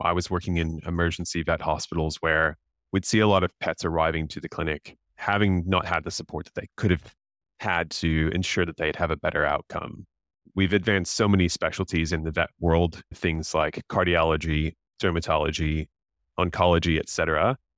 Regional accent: Oklahoma, United States; I'm originally from the US. I grew up in Oklahoma. I'm in a more rural area around lots of farms, had dogs and cats, had grandparents with cows and the like.

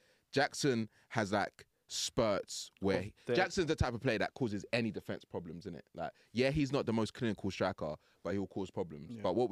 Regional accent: London, United Kingdom; born there; I was born in West London.

